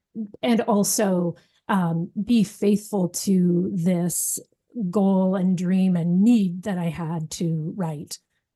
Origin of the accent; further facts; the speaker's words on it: Ontario, Canada; I was from Northern Ontario. I grew up in the bush. This was not my world.